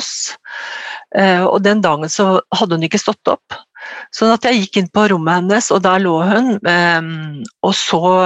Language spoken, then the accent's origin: Norwegian; Ås, Akershus, Norway; Jeg kommer fra Ås, nede I Akershus